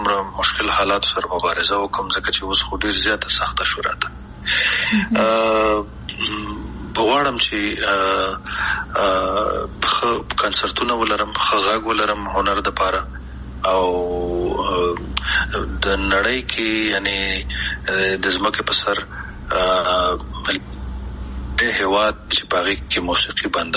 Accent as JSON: {"language": "Pashto", "country": "Afghanistan", "said": "موږ کوم افغانان یو چې خپلې خپې وهو کنه موږ کوم پښتانه او پتیالي او نومیالي یو"}